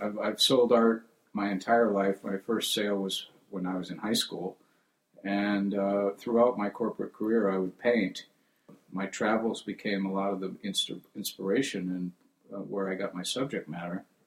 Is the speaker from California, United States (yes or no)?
no; Iowa, United States; born there; also born or lived in Albuquerque, New Mexico; Well, not exactly. I was born in Iowa. We moved from there to Albuquerque, New Mexico.